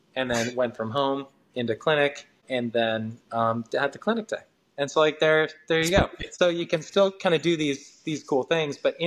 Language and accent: English; Washington, United States; So I grew up in Washington State.